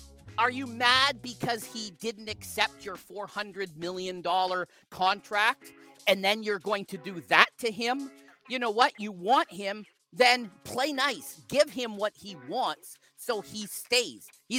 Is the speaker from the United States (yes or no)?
no; Canada; And plus it was a Blue Jay player and being Canadian and, you know